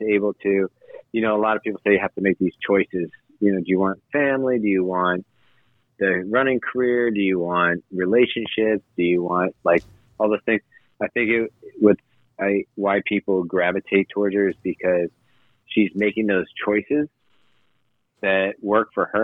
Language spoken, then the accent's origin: English; California, United States; So I fall into the second half, and I grew up in California.